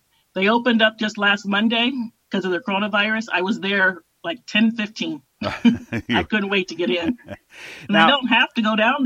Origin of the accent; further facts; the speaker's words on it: Burlington, Iowa, United States; It was her 50th class reunion coming up, and we're from Burlington, Iowa.